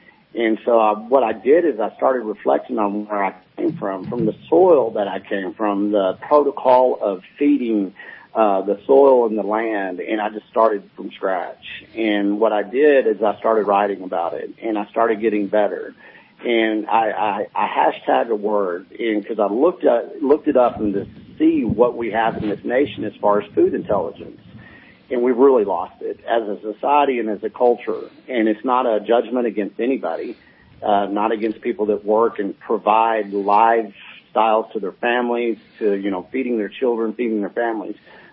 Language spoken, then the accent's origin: English; Texas, United States; I come from West Texas, up in the panhandle. We call it the Llano Estacado. And I come from basically Texas dirt.